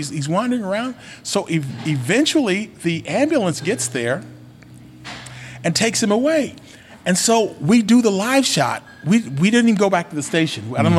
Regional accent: Kansas, United States; he's from Kansas, you know, because I'm from Kansas.

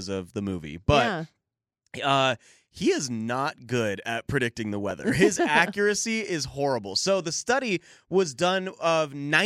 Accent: Pennsylvania, United States; which, by the way, I'm originally from Pennsylvania. I've been to Punxsutawney before.

